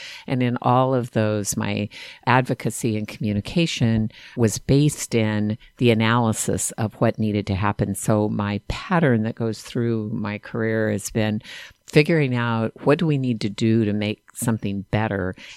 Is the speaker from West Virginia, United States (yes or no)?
no; California, United States; We grew up in Kings County, but we moved back to Tulare County, which is a very Republican part of California.